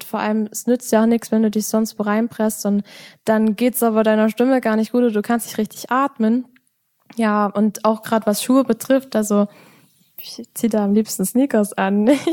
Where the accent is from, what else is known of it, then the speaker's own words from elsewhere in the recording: Saxony, Germany; So ist es bei uns im Erzgebirge.